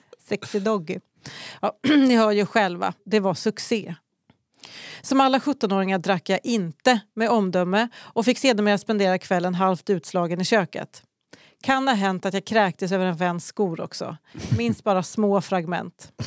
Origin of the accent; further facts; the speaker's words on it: Västerås, Västmanland County, Sweden; Av ett sammanträffande är jag uppvuxen i Gurkstaden.